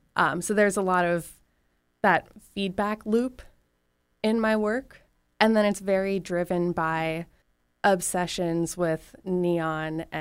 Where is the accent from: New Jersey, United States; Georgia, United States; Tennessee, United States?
New Jersey, United States; also born or lived in Pennsylvania; Pretty equally in New Jersey and Pennsylvania. So northern New Jersey, very different from eastern Pennsylvania, even though they're close.